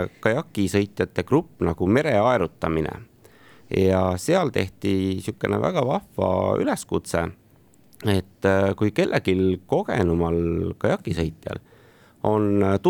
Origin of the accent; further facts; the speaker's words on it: Tartu, Tartu County, Estonia; kuigi mina ise olen Tartust pärit ja ei ole väga üldse merelähedal